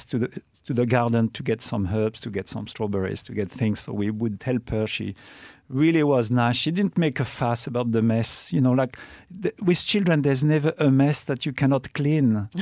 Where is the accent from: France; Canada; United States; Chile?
France; Loire Valley; English is a second language; I grew up in the Loire Valley, so that's where the chateaux are.